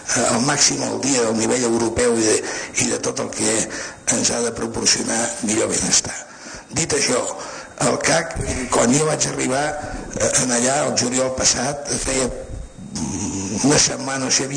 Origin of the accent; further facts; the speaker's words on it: Vilanova i la Geltrú, Catalonia, Spain; perquè sóc de Vilanova i del Garraf